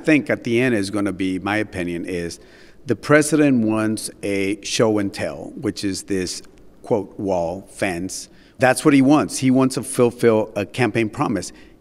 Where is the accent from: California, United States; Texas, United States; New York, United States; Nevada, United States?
Texas, United States; Laredo; In fact, my hometown of Laredo is about 3-4 times safer per 100,000 individuals than Washington.